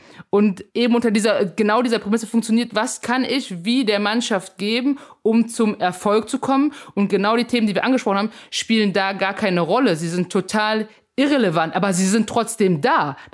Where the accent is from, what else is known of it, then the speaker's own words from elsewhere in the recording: Germany; mein Vater ist aus Kamerun, meine Mutter ist aus Frankreich, ich bin in Deutschland geboren, groß geworden